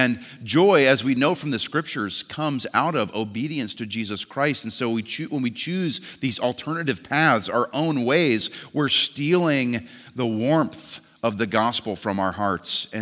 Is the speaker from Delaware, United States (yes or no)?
no; Maine, United States; Some of you know I grew up in Maine, and I have vivid memories of wintertime